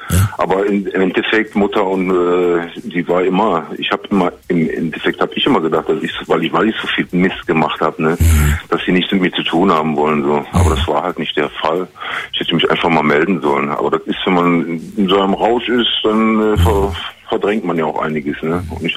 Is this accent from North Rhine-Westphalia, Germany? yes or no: yes; Langenfeld, North Rhine-Westphalia, Germany; born there; der kommt auch aus Langenfeld wie ich, aus meiner Geburtsstadt.